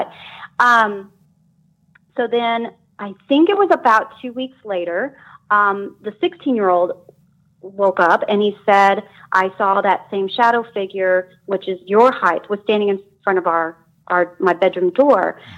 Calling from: Oklahoma, United States; I'm calling from Oklahoma.

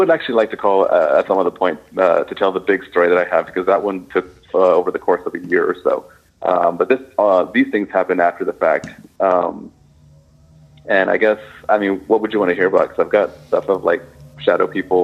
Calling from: Texas, United States

